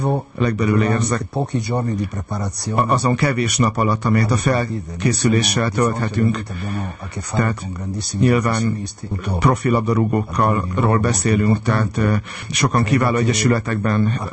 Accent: Italy; now in Hungary; én Olaszországból származom, ugye egy olyan városból

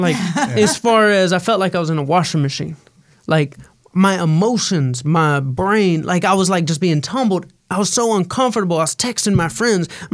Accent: the South, United States; Like, I'm from hip hop. I'm from the South.

